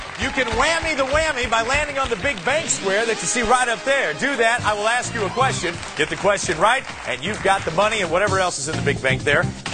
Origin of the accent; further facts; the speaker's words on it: St. Louis, Missouri, United States; from St. Louis, my hometown.